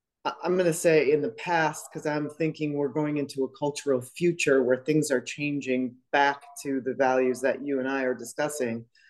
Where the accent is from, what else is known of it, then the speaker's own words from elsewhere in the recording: Colorado, United States; also born or lived in Wisconsin; I just happened to come back from Wisconsin, which is where I'm originally from. I grew up in Colorado and now I'm on the East Coast. I've lived all over the country and as well as abroad.